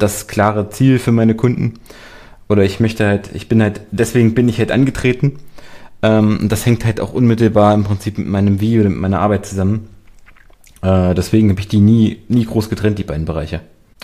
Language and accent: German; Erfurt, Thuringia, Germany; ich komme aus Erfurt. Hier bei uns in der Nähe ist das wunderschöne kleine Städtchen Bad Langensalza.